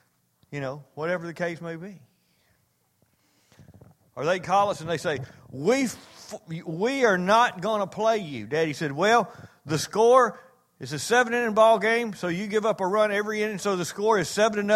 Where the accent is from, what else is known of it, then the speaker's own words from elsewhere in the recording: Castor, Louisiana, United States; I was raised in Castor, Louisiana, and I had no idea what prejudice was, what racism was.